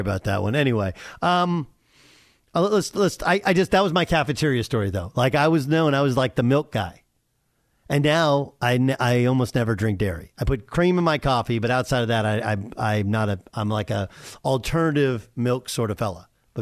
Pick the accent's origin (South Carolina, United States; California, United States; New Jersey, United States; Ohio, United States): California, United States; We grew up in Orange County. Okay. They're hardcore here.